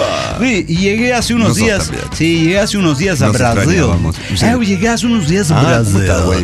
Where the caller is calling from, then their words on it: Querétaro, Mexico; Desde Querétaro, México